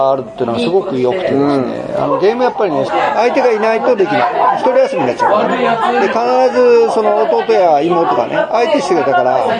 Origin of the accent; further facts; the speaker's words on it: Kita, Tokyo, Japan; born there; 1950年生まれ、東京の北区。